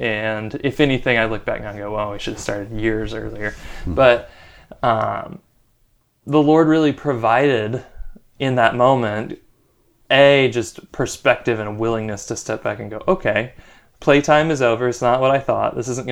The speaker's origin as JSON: {"language": "English", "region": "Texas", "country": "United States", "tie": "born or raised there", "said": "I grew up in Texas and ended up going to school in New Jersey at Princeton, met my wife there."}